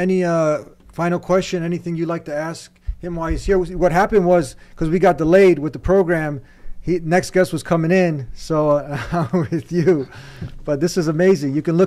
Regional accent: Chicago, Illinois, United States; So I'm from Chicago also.

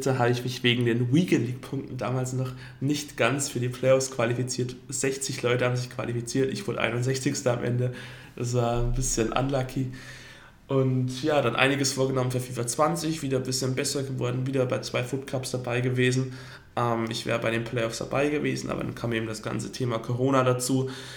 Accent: Bavaria, Germany; Ich komme ursprünglich aus Niederbayern, also 6 Stunden weg von Wolfsburg, fast sogar 7 Stunden.

